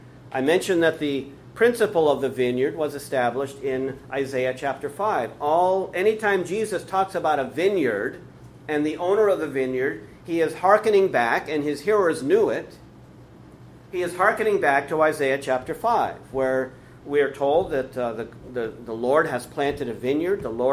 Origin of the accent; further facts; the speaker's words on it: Connecticut, United States; Most of you know I grew up in Connecticut, and I was always interested in maps as a kid.